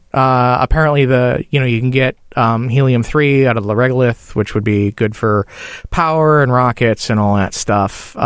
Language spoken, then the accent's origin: English; Midwest, United States; I grew up in the Midwest in the 80s.